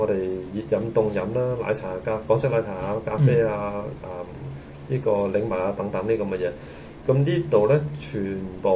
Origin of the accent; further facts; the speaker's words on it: China; 作為中國人呢始終是一個心理的障礙